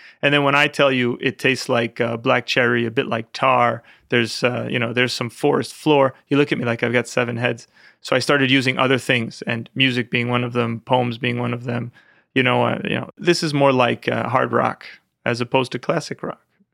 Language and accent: English; New York, United States; Westchester County. It was very nice. I grew up with my grandmother from Italy, so she really taught me a lot.